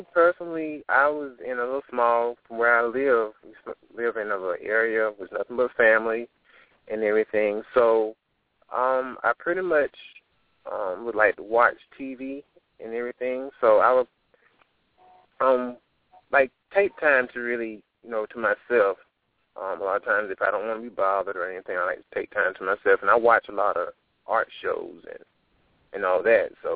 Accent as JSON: {"language": "English", "town": "Twin City", "country": "United States", "tie": "born or raised there", "said": "I grew up in a small town called Twin City. You pretty much can pass through it by the blink of an eye. You have one caution light."}